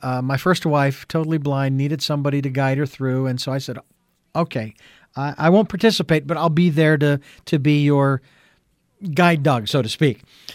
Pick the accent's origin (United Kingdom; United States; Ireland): United States; Arizona; and I was born and raised in Arizona, so I sort of relate.